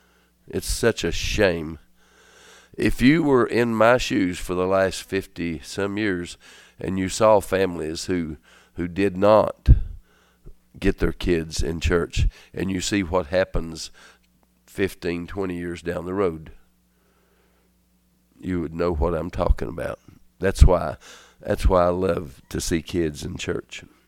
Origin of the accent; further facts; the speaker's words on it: Erwin, Tennessee, United States; Did you know I'm from Irwin, Roger? You didn't know that, did you? No, I am.